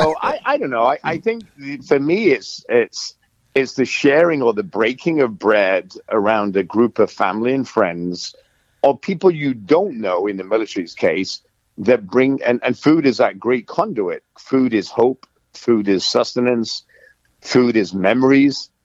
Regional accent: England, United Kingdom; obviously being English, we have something called bubble and squeak

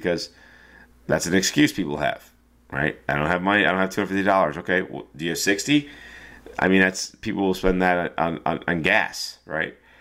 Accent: St. Louis, Missouri, United States; You know, I grew up in St. Louis. I've heard about Logan College.

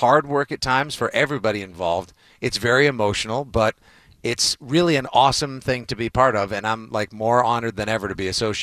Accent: Massachusetts, United States; This is, of course, a signature part of our lives growing up in Massachusetts.

